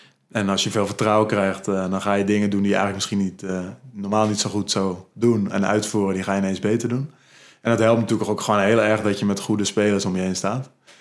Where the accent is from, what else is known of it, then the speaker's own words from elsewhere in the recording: North Holland, Netherlands; Dus vanuit mijn ouders en de omgeving waar ik ben opgegroeid, dat West-Friesland, dat staat voor nuchterheid.